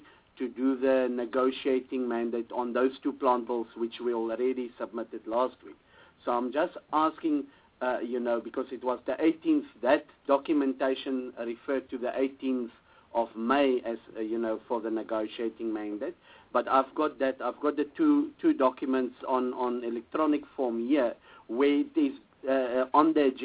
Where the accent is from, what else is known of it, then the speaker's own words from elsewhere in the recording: Limpopo, South Africa; as I am also from Limpopo.